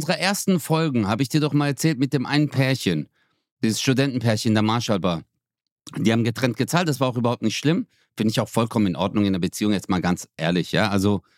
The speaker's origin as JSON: {"language": "German", "country": "Turkey", "said": "Erstens, keiner hat Habibi gesagt, weil Paham ist Perser und ich bin Türke. Zweitens, es ist kein arabischer Brauch, weil Paham ist Perser, ich bin Türke."}